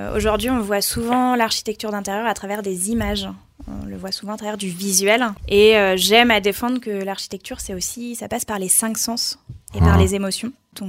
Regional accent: Bourgogne-Franche-Comté, France; Je n'ai pas l'accent aveyronnais, je viens de Bourgogne au départ.

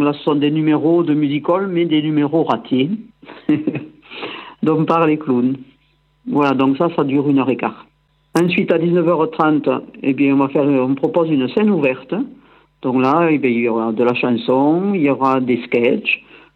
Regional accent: Bioul, Wallonia, Belgium; Et nous sommes de Bioul.

